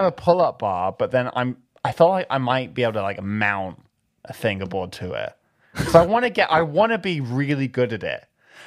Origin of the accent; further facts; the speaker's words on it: London, United Kingdom; Growing up in London was your typical British schoolboy lifestyle.